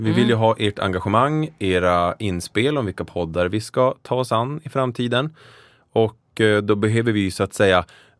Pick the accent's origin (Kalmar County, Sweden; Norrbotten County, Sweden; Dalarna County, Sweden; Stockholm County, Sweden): Norrbotten County, Sweden; Kalix; Alltså grejen är att jag växte upp i Kalix.